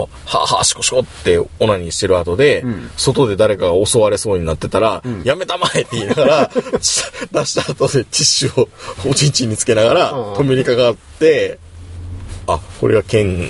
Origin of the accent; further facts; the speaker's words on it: Kansai, Japan; まあ僕は関西人だから言われてる